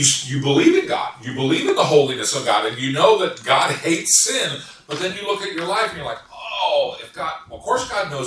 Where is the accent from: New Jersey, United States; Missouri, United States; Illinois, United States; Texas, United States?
Missouri, United States; So when I was growing up in Missouri, so there were normal people in a small town in the Ozarks were Baptists.